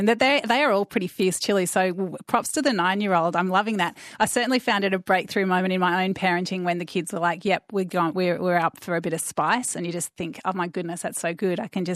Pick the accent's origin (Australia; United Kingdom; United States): Australia; growing up in Australia these days, you do get exposed to so much food from different places